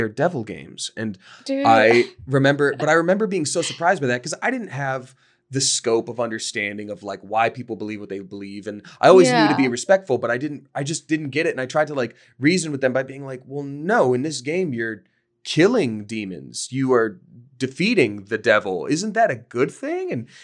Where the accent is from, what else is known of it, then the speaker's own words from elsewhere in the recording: Georgia, United States; because I grew up in Georgia, same thing